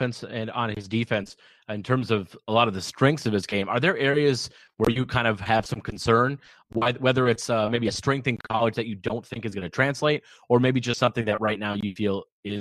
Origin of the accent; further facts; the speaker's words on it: Minnesota, United States; I'll tell you right now, I'm from Minnesota, and so I definitely have no issues if Edwards ends up here